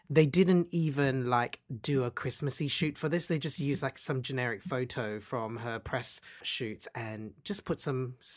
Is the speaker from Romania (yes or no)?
no; Australia; me as this Malaysian kid growing up in Australia